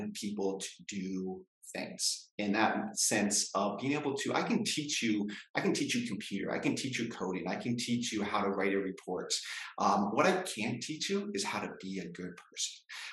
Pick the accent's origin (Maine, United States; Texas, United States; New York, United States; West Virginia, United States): Maine, United States; now in Canada; growing up in Maine, you're in the outdoors, but, the thought of camp really kind of blossomed for me there.